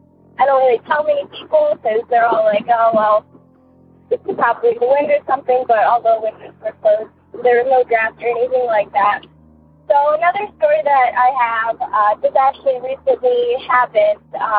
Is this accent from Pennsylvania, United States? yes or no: no; Ohio, United States; I'm from Ohio.